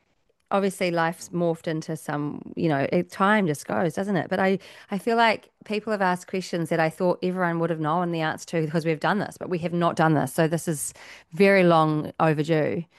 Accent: Wellington, New Zealand; now in Christchurch, New Zealand; but when we moved to Christchurch, we're from Wellington originally, mm-hmm. and when we moved to Christchurch, I just felt like there weren't that very many Māori or Pacific Islanders

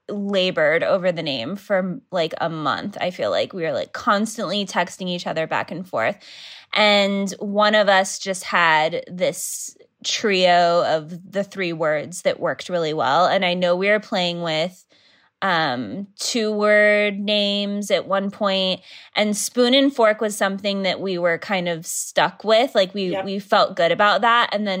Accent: Idaho, United States; now in Los Angeles, United States; growing up in Idaho, there wasn't really like a ton of variety of food. I feel like in junior high, we finally got a Taco Bell and it was like such a big deal.

